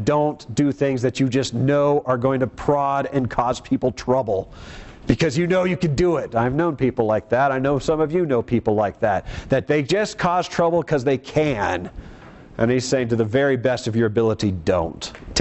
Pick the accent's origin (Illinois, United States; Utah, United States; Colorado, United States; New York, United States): Colorado, United States; Colorado Springs; We are all Americans. That's a body. We're all from Colorado Springs.